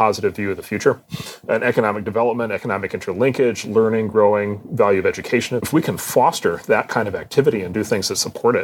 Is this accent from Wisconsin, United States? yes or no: yes; Wisconsin, United States; when I was growing up in Wisconsin, I might as well have been on Mars.